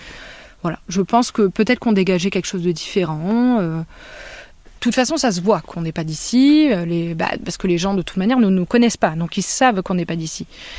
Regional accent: Marseille, Provence-Alpes-Côte d'Azur, France; also born or lived in Paris; Moi, je dis que je suis marseillaise, je parle pas forcément de mon passage à Paris, j'ai vécu 5 ans à Paris

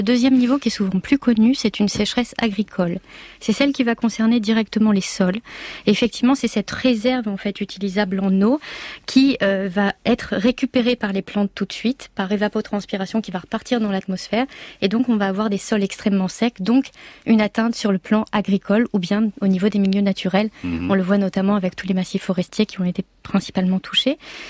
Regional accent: France; en tant que Français

